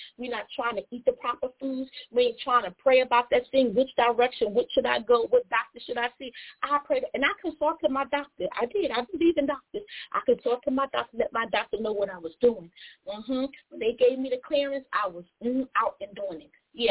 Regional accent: Philadelphia, Pennsylvania, United States; Look, I'm from Philly, so I want to hold your steak.

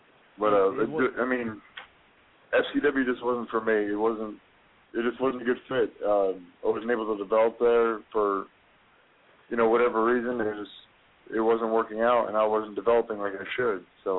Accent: Tampa, Florida, United States; You know, I was kind of born and raised in Tampa. I was very comfortable in the area

